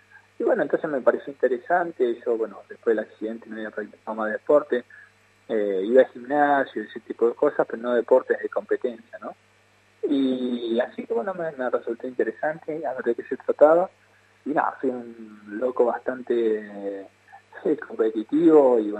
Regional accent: Argentina; y cuando te presentan tu cancha, te mencionan, te dicen que sos de Argentina, la verdad que que te entra el pecho

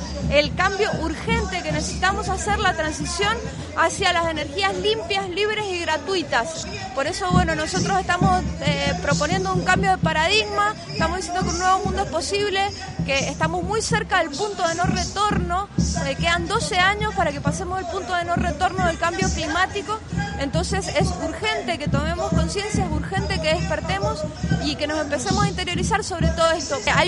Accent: Uspallata, Mendoza, Argentina; Soy del Valle de Uspallata.

